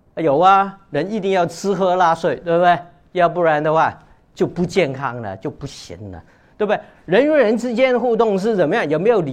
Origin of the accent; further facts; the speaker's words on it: Guangdong, China; 另外我们广东人喜欢讲醒目